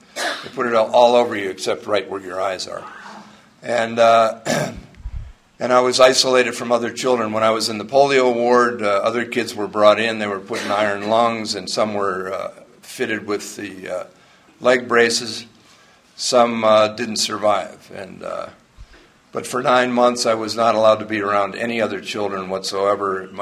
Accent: Huntington, New York, United States; born there; I came from a good family. I was born in Huntington, New York, out on Long Island.

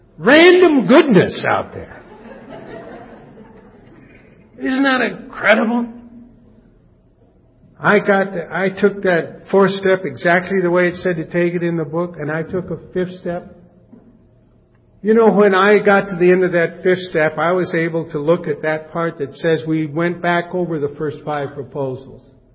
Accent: Los Angeles, California, United States; I'm from Los Angeles, and we know about urban insurrection there.

